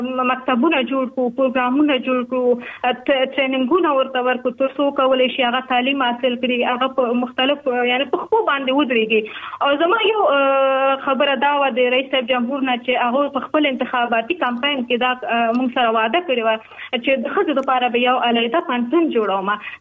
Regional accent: Afghanistan; now in Pakistan; پاکستان کې د افغان مهاجر په حیث باندې واقعتا موږ هم ډېر ستونزو سره مخامخ شوي یو موږ هم په مهاجرت کې لوی شوي یو په جهاد کې لوی شوي یو

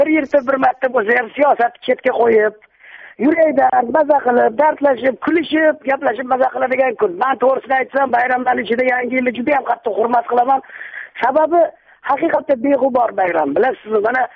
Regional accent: Tashkent, Uzbekistan; chunki men toshkentlikman, toshkentda tug'ilib o'sganman.

